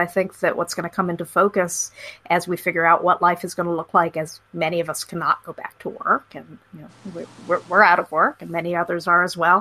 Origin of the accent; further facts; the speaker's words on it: Los Angeles, California, United States; desperately trying to save the culture of my hometown. I grew up in Hollywood